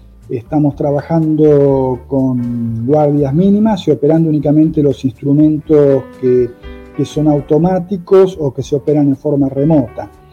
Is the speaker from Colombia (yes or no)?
no; Buenos Aires, Argentina; Yo soy de Buenos Aires originalmente, estudié en La Plata, que está cerca de Buenos Aires, o sea, en el este de Argentina, sobre el río, al nivel del mar.